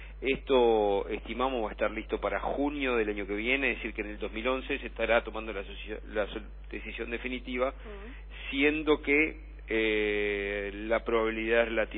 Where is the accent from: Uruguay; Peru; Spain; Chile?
Uruguay; como uruguayos todos vamos a estar contentos de que parte de este hierro se destine a la producción local